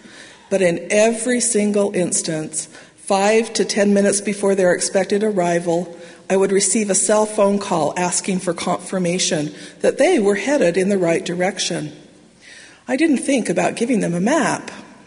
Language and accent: English; Utah, United States; I grew up in the Salt Lake Valley, where almost the whole valley follows the same east, west, north, and south coordinates first laid out by Brigham Young.